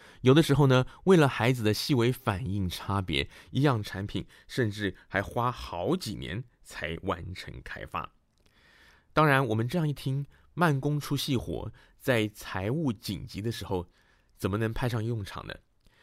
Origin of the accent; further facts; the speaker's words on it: China; 我们中国人讲贝多利分。